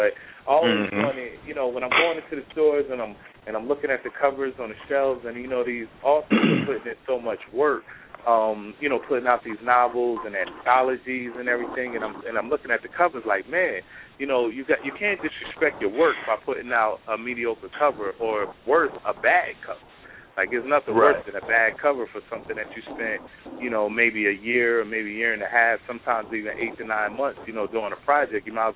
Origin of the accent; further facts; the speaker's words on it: Trenton, New Jersey, United States; it's actually a autobiography about my younger years growing up in Trenton, New Jersey.